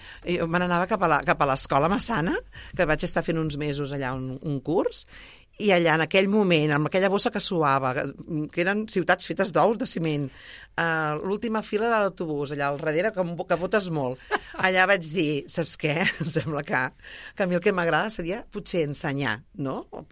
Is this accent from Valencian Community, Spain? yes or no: no; Cerdanyola del Vallès, Catalonia, Spain; also born or lived in Barcelona; ben nascut a Barcelona, el que passa, vivint a Cerdanyola, anant a l'escola a Cerdanyola i tot, però tota la vida, família, amics, metges, tot, sempre cap a Barcelona.